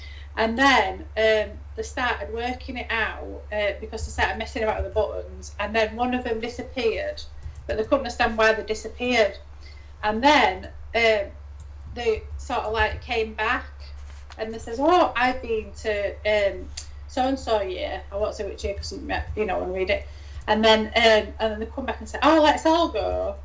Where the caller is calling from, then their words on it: Wakefield, Yorkshire and the Humber, United Kingdom; from Wakefield in the UK, West Yorkshire.